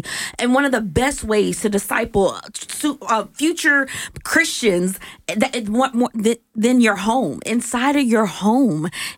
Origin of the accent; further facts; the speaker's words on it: the South, United States; y'all, you know I'm from the South.